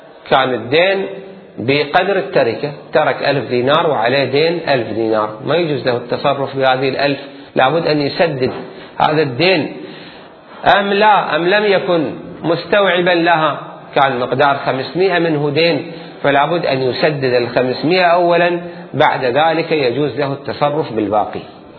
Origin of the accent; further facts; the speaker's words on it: Kuwait; وقت الغزو عندنا بالكويت